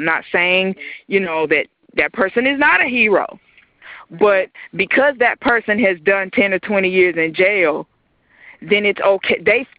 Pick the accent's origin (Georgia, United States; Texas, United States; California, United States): Georgia, United States; Atlanta; I grew up right here in Atlanta. I went to one of the local high schools